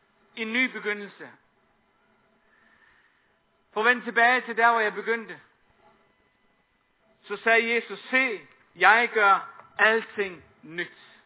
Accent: Faroe Islands; derhjemme på Færøerne, hvor jeg kommer fra

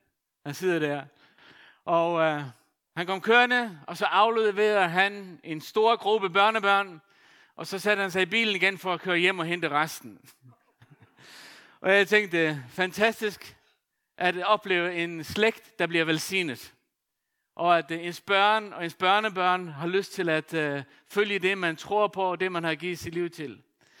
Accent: Faroe Islands; min egen baggrund, det jeg kommer fra, altså født og opvokset på Færøerne

